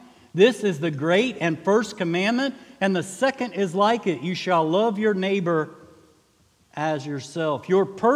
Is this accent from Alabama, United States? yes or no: no; West Virginia, United States; Well, I moved here from West Virginia, and some of y'all's accent betrays you. But I can tell right away that I'm not from here and you're not from West Virginia.